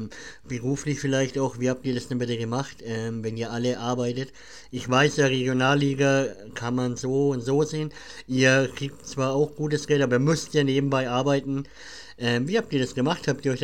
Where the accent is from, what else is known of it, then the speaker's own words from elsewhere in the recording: Bavaria, Germany; accent: Franconian; ich bin auch aus Franken. Das hört man vielleicht minimal am Dialekt.